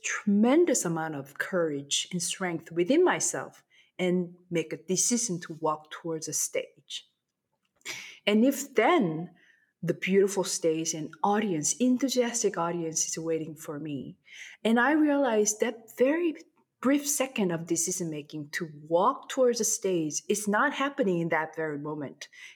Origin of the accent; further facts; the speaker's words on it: South Korea; first language Korean; English is a second language; And the Korean version is came out after the English version, which is ridiculous because my native language is Korean.